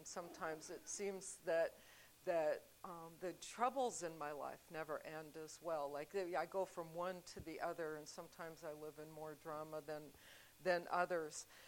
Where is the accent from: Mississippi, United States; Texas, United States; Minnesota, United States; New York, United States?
Minnesota, United States; Bemidji; now in North Carolina, United States; but you have to remember I was raised in Bemidji, Minnesota, which is just a couple hundred miles south of the Canadian border.